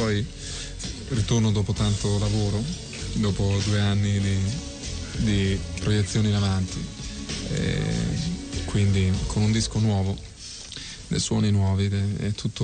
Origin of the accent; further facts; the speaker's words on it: Francavilla Fontana, Apulia, Italy; Non solo, sono anche salentino, oltretutto.